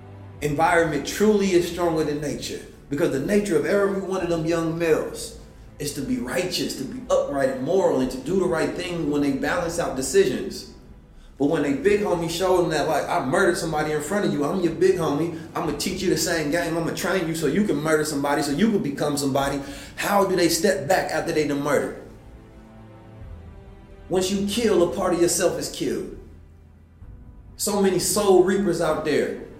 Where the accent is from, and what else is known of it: Oakland, California, United States; born or raised there; also born or lived in St. Louis